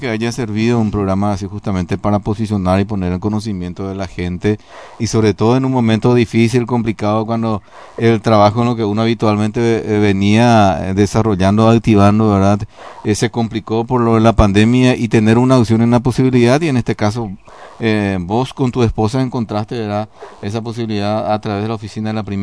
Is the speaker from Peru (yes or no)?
no; Paraguay; Yo soy bien paraguayo, ¿verdad?